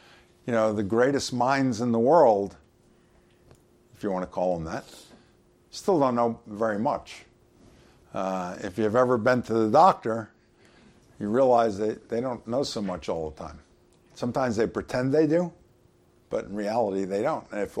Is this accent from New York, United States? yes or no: yes; Long Island, New York, United States; When I was a kid growing up in Long Island in the 1960s, believe it or not, there were these guys, and they had a farm right next to the high school.